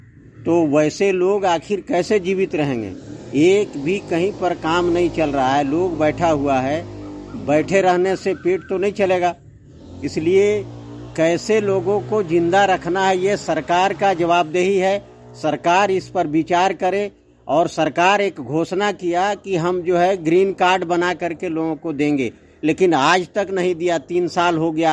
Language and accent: Hindi; Turiyo, Jharkhand, India; हम तुरियो ग्राम का रहने वाले हैं, तुरियो पंचायत चंद्रपुरा प्रखंड बोकारो जिला से।